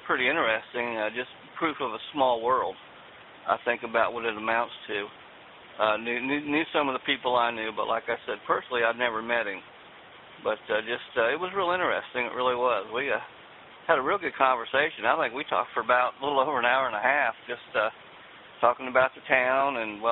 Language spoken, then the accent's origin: English; Marion, Indiana, United States; also born or lived in Jacksonville; I was born here in Jacksonville, but grew up, went to school in Marion, Indiana.